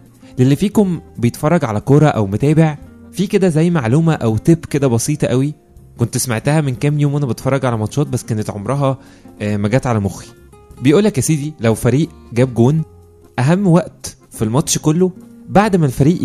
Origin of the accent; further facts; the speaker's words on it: Egypt; احنا كمصريين خليناها الدفاع احسن وسيلة للهجوم